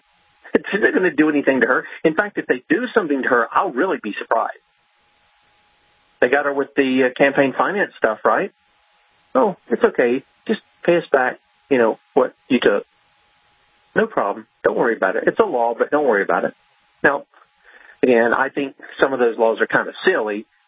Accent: South Carolina, United States; I'm from South Cackalacka. He's up there in North Cackalacka.

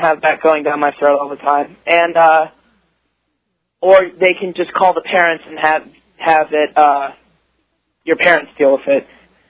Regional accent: Florida, United States; I'm the kid from Charlotte County who called in telling you guys.

